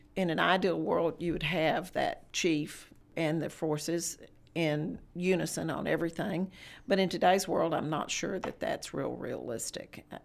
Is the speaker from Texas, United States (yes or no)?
yes; Fort Worth, Texas, United States; born there; You know, I was born in Fort Worth, and we'll live here till they bury us.